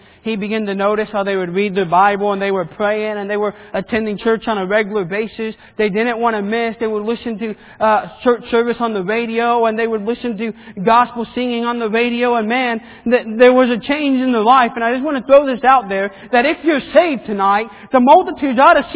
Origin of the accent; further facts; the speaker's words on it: Argentina; I remember growing up in Argentina as a boy